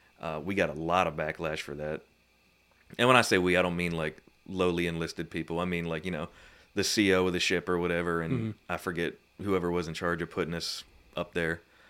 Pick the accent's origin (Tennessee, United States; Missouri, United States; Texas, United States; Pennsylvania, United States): Pennsylvania, United States; Glen Rock; I'm from Glen Rock, PA, which is about an hour north of Baltimore, so I've been to Baltimore plenty.